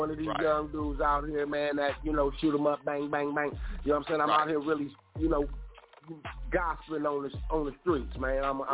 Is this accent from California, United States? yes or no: yes; California, United States; I said, I'm coming from California.